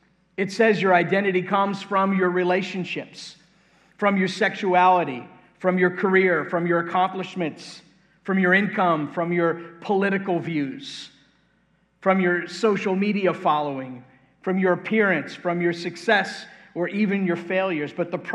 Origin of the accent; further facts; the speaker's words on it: Brooklyn, New York, United States; also born or lived in Staten Island; I was born in Staten Island, grew up for a period of time in Brooklyn, New York.